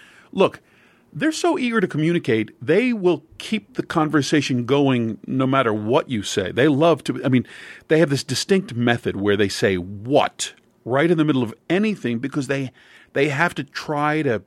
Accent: Philadelphia, Pennsylvania, United States; And my memories of a kid for Christmas, of course, surround my hometown, Philadelphia, a wonderful city.

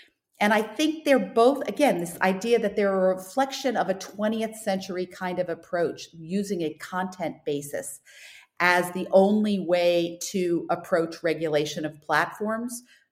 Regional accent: United States; I have always considered myself more of a free expression purist, you know, not only as an American

